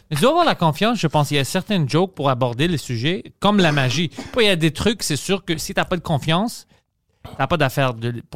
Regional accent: Quebec, Canada; On vient d'ici, on est Québécois.

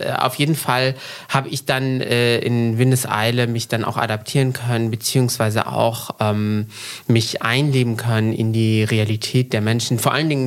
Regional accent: Morocco; weil ich teilweise aufgewachsen bin in Marokko

